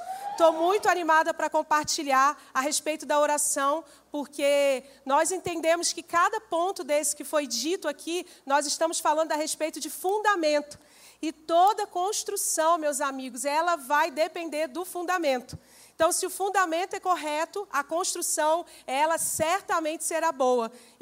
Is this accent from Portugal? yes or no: no; Rio de Janeiro, Brazil; also born or lived in Northeast Brazil; now in Bragança Paulista, Brazil; Sou carioca, porém, glória a Deus, porém, nos últimos 10 anos eu vivi no Nordeste do Brasil. Então eu falo que eu sou uma carioca barra nordestina. E de lá nós viemos para cá, para morar em Bragança Paulista.